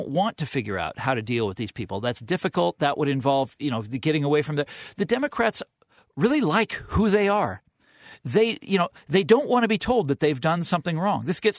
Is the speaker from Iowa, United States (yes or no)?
no; Kansas City, Kansas, United States; I'm from Kansas City originally. I grew up on the Kansas side, but the city is mainly in Missouri.